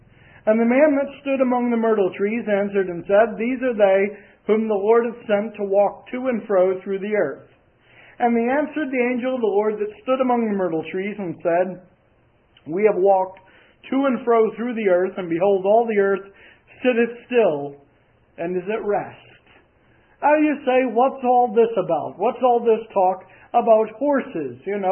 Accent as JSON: {"language": "English", "region": "Pennsylvania", "country": "United States", "tie": "born or raised there", "said": "It took place in my home state of Pennsylvania over the course of 3 days back in July of 1863."}